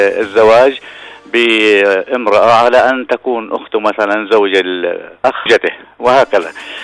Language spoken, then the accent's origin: Arabic; Syria; من سوريا.